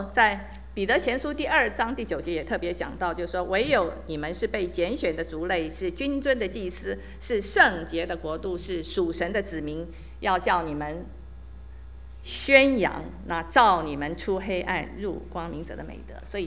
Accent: Taiwan; 我们这个小时候在台湾的时候，有一些那个 朋友，有些在眷村里的朋友，所以有一点听得懂四川话

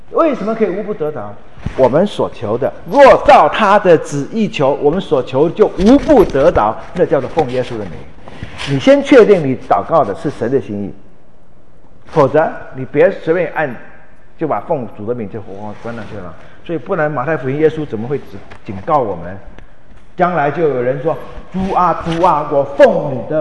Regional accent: Taiwan; 这我们从小的时候在台湾看日本电影看来的错觉

